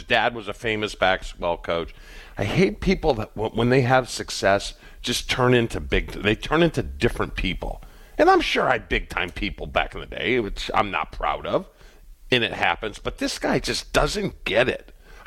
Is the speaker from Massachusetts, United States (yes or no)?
yes; Massachusetts, United States; I grew up in Massachusetts, probably 40 minutes from the Connecticut line